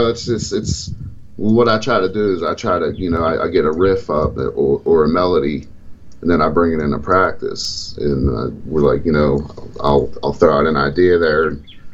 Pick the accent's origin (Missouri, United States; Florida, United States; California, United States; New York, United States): Florida, United States; Homestead; Well, you know, growing up down there on 17th Avenue, we were kids.